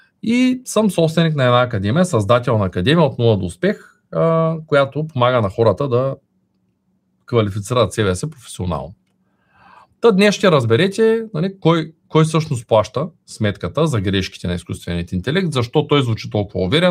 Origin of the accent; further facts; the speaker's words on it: Shumen, Shumen Province, Bulgaria; от 23 години се занимавам с предприемачество и бизнес, от Шумен съм, живея в Шумен, работя в Шумен